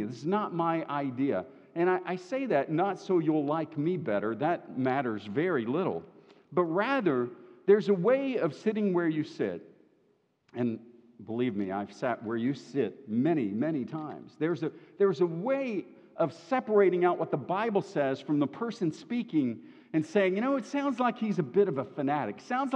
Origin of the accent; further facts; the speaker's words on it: Kentucky, United States; it's set in my hometown, the home county, Harlan County, Kentucky